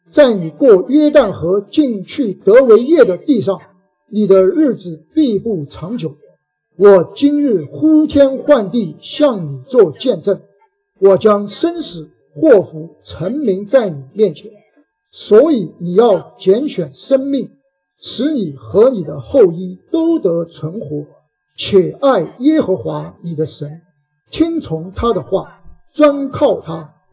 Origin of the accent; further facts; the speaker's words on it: China; 我们现在我们中国人没有这个意思，对不对？